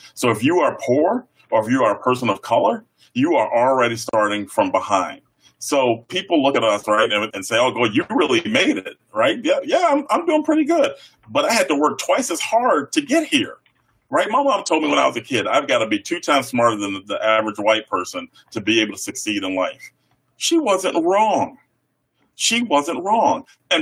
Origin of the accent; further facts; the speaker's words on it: Chicago, Illinois, United States; now in Iowa, United States; And I grew up on the South Side of Chicago, where schools would even talk about the civil rights movement and slavery. Flash forward, I live in Iowa now.